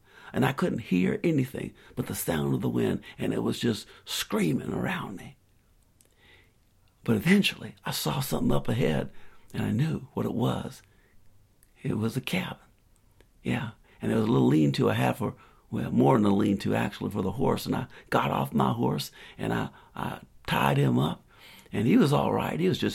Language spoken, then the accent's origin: English; Spartanburg, South Carolina, United States; I'd been through some storms in South Carolina growing up around Spartanburg